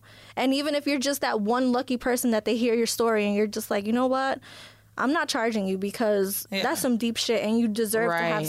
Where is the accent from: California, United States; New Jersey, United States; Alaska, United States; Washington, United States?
New Jersey, United States; Like, I'm from New Jersey. So in New Jersey, we have, it's a program called